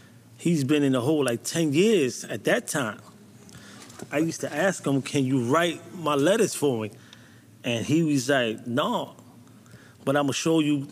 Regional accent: New York, United States; I grew up in the South Bronx, 149 Prosper Avenue, 6th train. When we grew up, it was drugs. The whole neighborhood was on drugs.

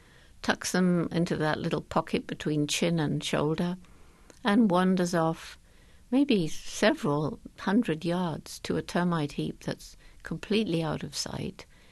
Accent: England, United Kingdom; moved away as an adult; I was straight out from England

